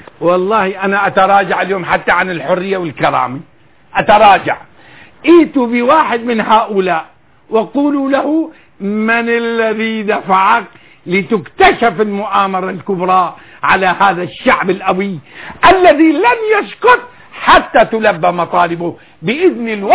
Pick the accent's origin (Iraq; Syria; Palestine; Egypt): Syria; أكبر سكير وحشاش عندنا في سوريا يحترم المساجد